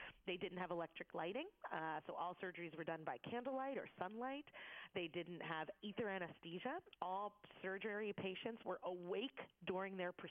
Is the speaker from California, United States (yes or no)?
no; Philadelphia, Pennsylvania, United States; it just became a part of the culture of being a kid and growing up in Philly. And it wasn't until I left Philly that I realized there was anything unusual about it